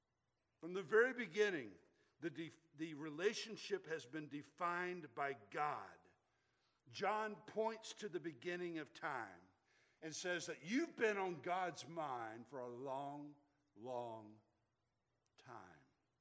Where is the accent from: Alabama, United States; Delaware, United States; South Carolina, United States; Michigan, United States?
Alabama, United States; I grew up in Alabama, and there's a lot of places to pitch tents, but I didn't do a lot of camping early on.